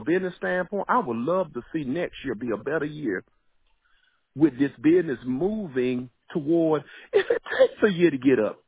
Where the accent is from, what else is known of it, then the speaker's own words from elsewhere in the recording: North Carolina, United States; I'm not a Bay Minette person. I've traveled and built businesses. I'm from North Carolina.